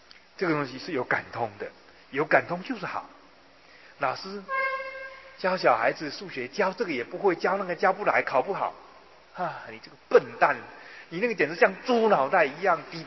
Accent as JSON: {"language": "Chinese", "country": "Taiwan", "first_language": "Taiwanese Hokkien", "second_language": "Chinese", "said": "我到了念大学，我的国语还讲不好，我写作文还是用台语的样子写的。"}